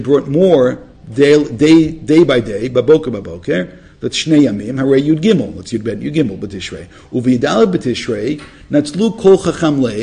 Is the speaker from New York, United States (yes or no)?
yes; Brooklyn, New York, United States; Like when we were growing up in Brooklyn, and anybody who had the audacity to build a sukkah on a roof generally didn't stay there for 8 days